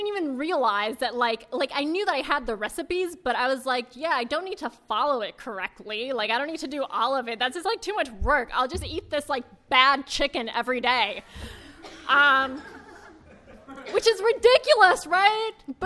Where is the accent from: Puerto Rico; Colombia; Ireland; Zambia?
Puerto Rico; And that it was winter, and I'm from Puerto Rico, and it was really cold outside.